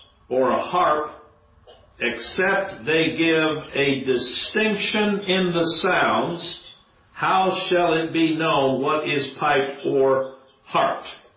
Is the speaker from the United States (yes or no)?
no; Chad; I remember growing up in Chad, Africa, waking up to the sound of talking drums.